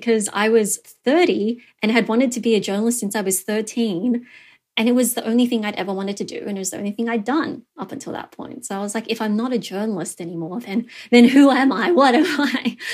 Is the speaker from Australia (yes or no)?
yes; Australia; You're growing up in Australia